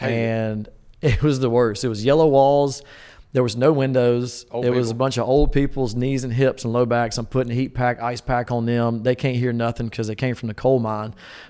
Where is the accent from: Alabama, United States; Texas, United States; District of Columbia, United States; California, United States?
Alabama, United States; Tuscaloosa; I mean, I grew up in Tuscaloosa. We had season tickets to the football games, season tickets to baseball